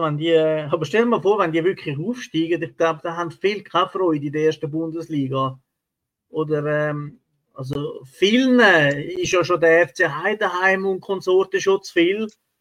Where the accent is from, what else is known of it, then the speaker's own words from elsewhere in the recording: Italy; Ich würde sonst gerne mal auf mein Heimatland Italien wieder mal schauen.